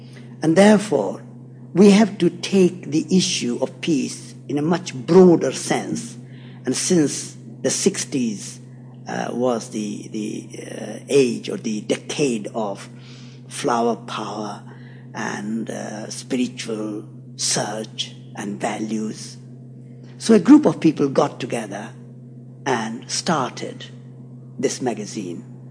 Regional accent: India; born there; So I was born in 1936 in India

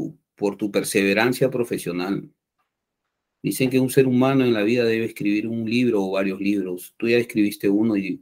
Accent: Peru; born there; coloco mi bandera peruana atrás, porque es el orgullo de mi nación, es por lo que yo moriría, porque es mi tierra en la cual he nacido.

